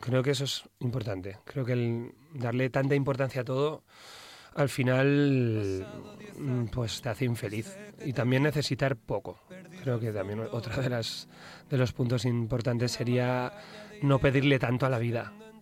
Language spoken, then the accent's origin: Spanish; Basque Country, Spain; Yo soy vasco. Entonces, tampoco es que los norteños nos promulguemos mucho en exteriorizar emociones.